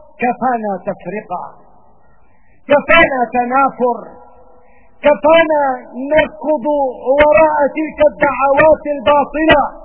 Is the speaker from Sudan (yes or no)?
no; Syria; والواجب علينا جميعا كسوريين